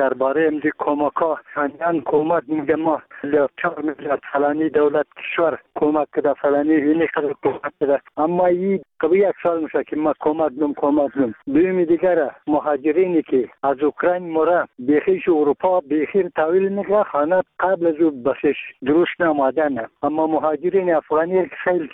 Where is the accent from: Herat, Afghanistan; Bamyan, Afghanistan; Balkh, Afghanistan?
Bamyan, Afghanistan; ما یک تن از بامیانیم.